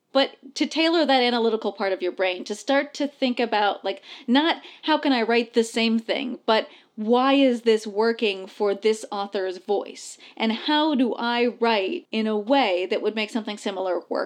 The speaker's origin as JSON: {"language": "English", "country": "United States", "said": "I am too old. I am too white. I am too American, right?"}